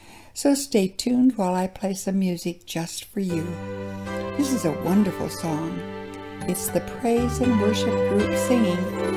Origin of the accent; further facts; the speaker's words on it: South Dakota, United States; Growing up in South Dakota, I am blessed to have had wonderful parents and grandparents.